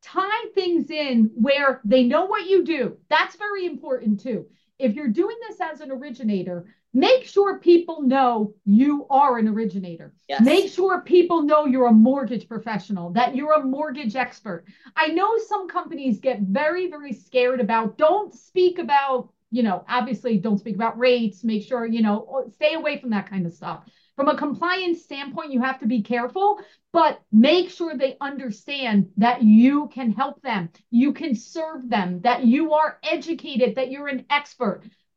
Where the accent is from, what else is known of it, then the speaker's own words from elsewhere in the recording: New Jersey, United States; I grew up in New Jersey. It wasn't very prevalent.